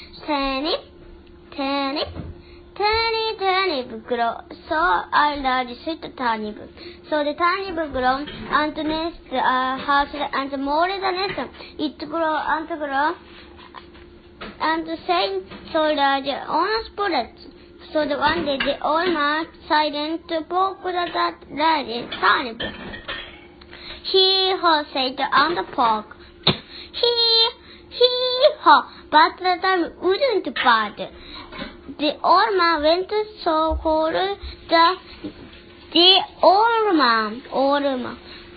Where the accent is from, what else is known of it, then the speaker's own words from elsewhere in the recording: Tokyo, Japan; English is a second language; I'm 8 years old. I'm 100 centimeters tall. I'm from Japan, Japanese. … I live in Akirun, Tokyo.